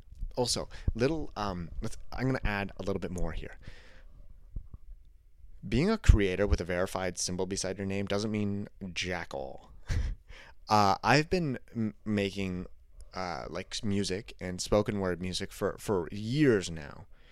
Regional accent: Canada; I'm Canadian.

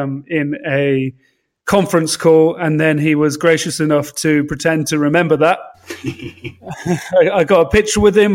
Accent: United Kingdom; I didn't want to partake in such a gross generalization as though British people love tea English muffins, and that's all we eat. Although I do drink a hell of a lot of tea.

